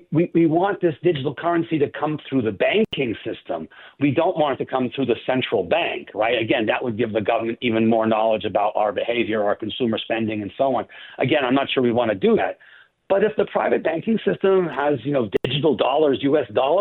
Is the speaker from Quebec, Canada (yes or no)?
yes; Montreal, Quebec, Canada; now in United States; I have family in Canada. I was raised in Montreal.